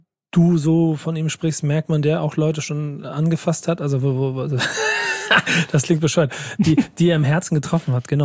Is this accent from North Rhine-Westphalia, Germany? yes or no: no; Hamburg, Germany; ich als Hamburger